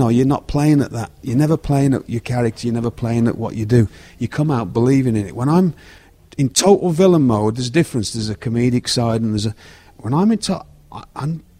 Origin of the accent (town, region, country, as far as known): United Kingdom